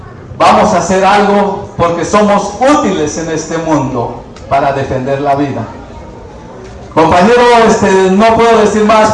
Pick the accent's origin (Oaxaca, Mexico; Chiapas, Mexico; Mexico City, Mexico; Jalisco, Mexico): Chiapas, Mexico; Huichupán; yo vengo del municipio de Huichupán, en el estado de Chiapas.